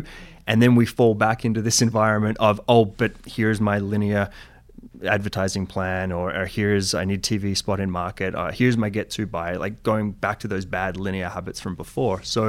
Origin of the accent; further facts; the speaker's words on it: Australia; I'm Australian, obviously, coming from the Australian market.